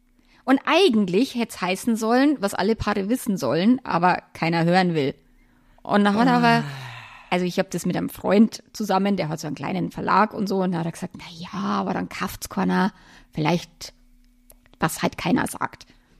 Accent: Feldkirchen-Westerham, Bavaria, Germany; born there; now in Bad Aibling, Germany; Also Landkreis Rosenheim. Mhm. Ich bin geboren in Verkirchen-Westerham und ich wohne aber in dem wunderschönen Bad Aibling.

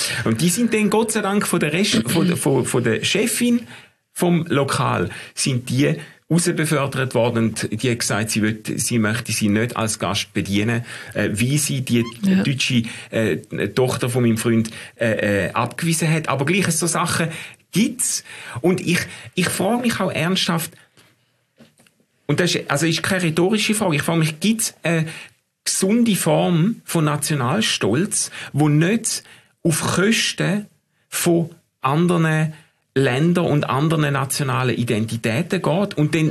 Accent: Switzerland; ich bin stolzer Schweizer.

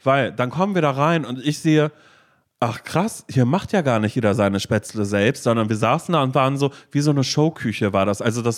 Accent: United States; weil ich komme aus Amerika

